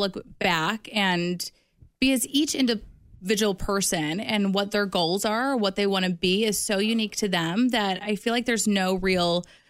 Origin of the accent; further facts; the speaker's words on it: River Forest, Illinois, United States; know Chicago? Have you been there? And they're like, yeah, I live in Naperville. And I'm like, oh, I'm from River Forest.